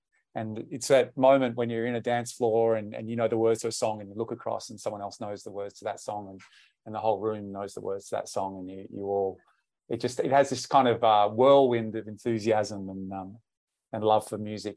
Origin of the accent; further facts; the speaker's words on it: New Zealand; In New Zealand, I played because I grew up in New Zealand